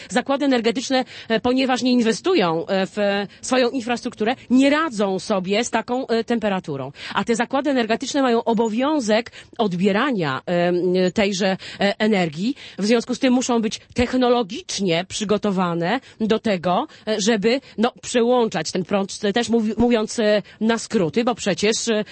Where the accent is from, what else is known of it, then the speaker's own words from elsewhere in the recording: Lower Silesian Voivodeship, Poland; dlatego, że ja pochodzę z Dolnego Śląska, z okręgu Wałbrzyskiego